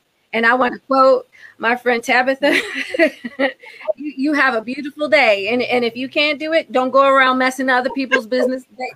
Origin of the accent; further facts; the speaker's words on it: Baltimore, Maryland, United States; I'm going to get real serious right now because I grew up in Baltimore.